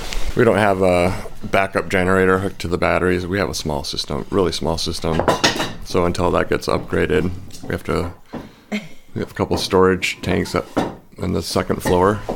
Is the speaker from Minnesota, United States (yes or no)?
yes; Princeton, Minnesota, United States; I grew up in Minnesota. I was born in Princeton